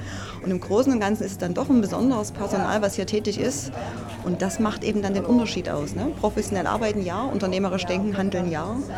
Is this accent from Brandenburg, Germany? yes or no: no; Saxony, Germany; Jetzt fragen Sie mich und ich komme aus Sachsen. Wir haben ein anderes Verständnis.